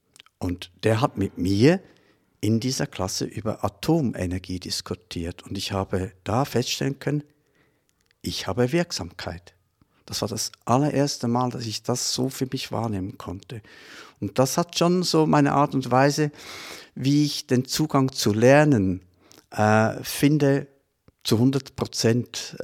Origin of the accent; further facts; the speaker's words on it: Switzerland; Meine Schulzeit in der Schweiz wird sich vermutlich nicht groß unterscheiden